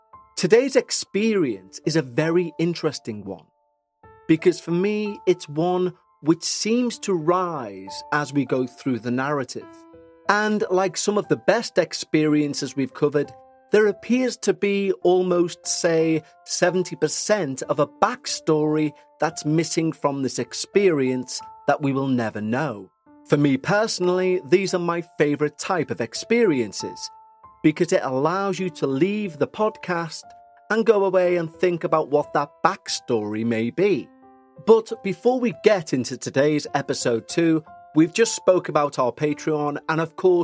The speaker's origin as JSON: {"language": "English", "region": "New York", "country": "United States", "tie": "born or raised there", "said": "I'm born and raised in New York, USA. Not the city. I'm upstate in the Adirondack Mountains."}